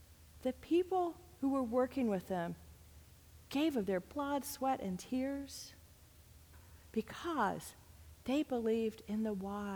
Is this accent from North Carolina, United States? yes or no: yes; North Carolina, United States; now in Ohio, United States; The example was even close to home for me, for my home state, considering for years the license plate read, North Carolina, first in flight.